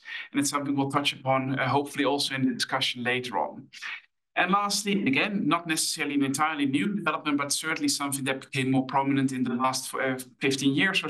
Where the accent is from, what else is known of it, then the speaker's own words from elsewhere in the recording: Netherlands; English is a second language; you already see some indications from my home country here, and you'll probably know about them as well. In the Netherlands